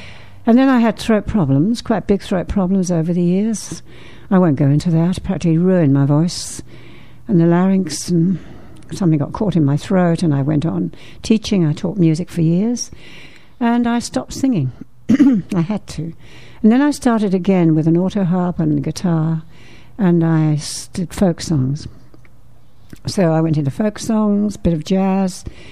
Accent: Midlands, United Kingdom; I come from the Midlands, and we went to see this show

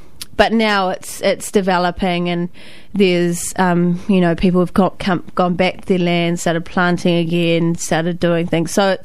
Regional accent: Waiheke Island, Auckland, New Zealand; Yeah, since I was born.

